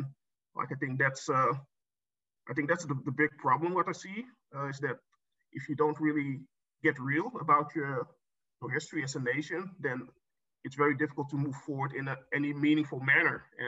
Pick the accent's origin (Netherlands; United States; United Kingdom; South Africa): Netherlands; Amsterdam, North Holland; Yeah, I'm born and raised actually in Amsterdam. So I've always lived here, always went to school here, always worked here in Amsterdam. So I'm pretty much tied to the city. But my family is originally from Suriname in South America.